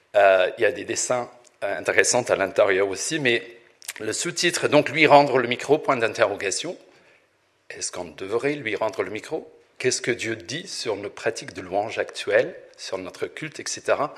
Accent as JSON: {"language": "French", "region": "Northern Ireland", "country": "United Kingdom", "second_language": "French", "said": "je ne suis pas suisse, je suis pas français non plus. Je viens d'Irlande du Nord, et il y a 30 ans, je me trouvais comme jeune étudiant en théologie à Vaux-sur-Seine pour étudier la théologie."}